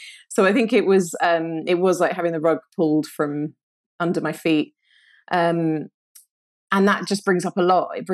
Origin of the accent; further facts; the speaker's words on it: London, United Kingdom; born and raised in London.